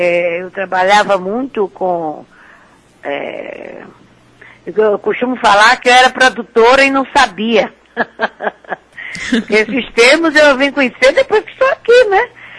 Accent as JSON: {"language": "Portuguese", "country": "Brazil", "said": "Eu sou brasileira, né? E ainda morena, né, para completar, o sangue vibra com nas veias."}